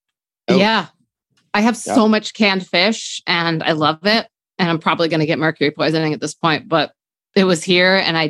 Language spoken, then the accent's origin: English; New Haven, Connecticut, United States; I was like that when I grew up in New Haven.